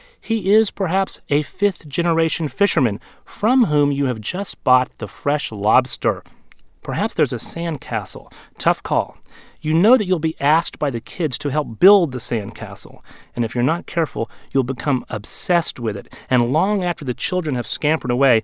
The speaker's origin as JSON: {"language": "English", "region": "Florida", "country": "United States", "tie": "born or raised there", "said": "I'm thinking of Crescent Beach, the beach I grew up with in Florida, south of St. Augustine, north of Daytona."}